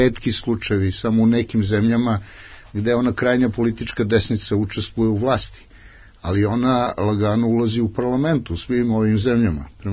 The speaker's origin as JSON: {"language": "Serbian", "country": "Serbia", "said": "da sam ja ponosan što dolazim iz Srbije."}